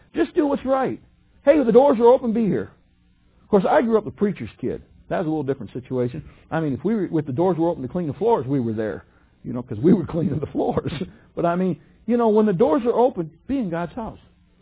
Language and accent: English; Detroit, Michigan, United States; So, and I am from the Detroit area, so I speak a little bit faster.